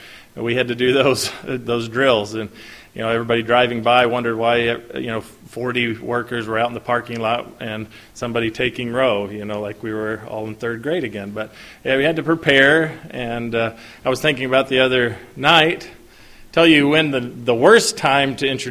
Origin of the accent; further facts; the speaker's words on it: Lexington, Kentucky, United States; born there; It was my birthday. I was born in Lexington, Kentucky.